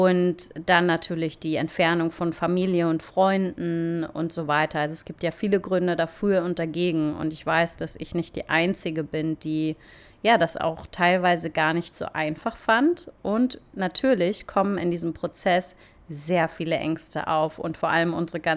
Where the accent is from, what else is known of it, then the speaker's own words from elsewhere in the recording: Germany; moved away; oder wo ich aufgewachsen bin. Ich finde Deutschland super, super schön. Ich bin keine von diesen Auswanderern, die irgendwie Deutschland ganz schlimm finden und deswegen abhauen